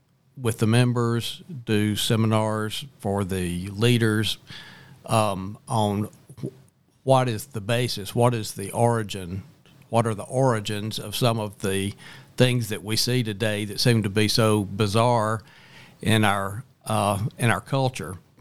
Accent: Hueytown, Alabama, United States; I grew up in Hueytown, was born and raised in the Birmingham area.

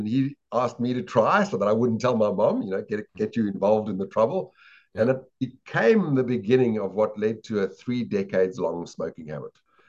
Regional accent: South Africa; moved away as an adult; now in United States; Well, you'll very quickly tell from my accent that I'm not from America, which is where I live. I grew up in South Africa, started and ran my first business there.

